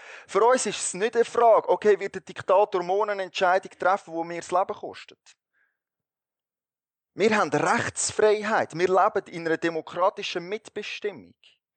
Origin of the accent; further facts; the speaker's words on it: Switzerland; sind wir Schweizer ziemlich zuoberst auf der Liste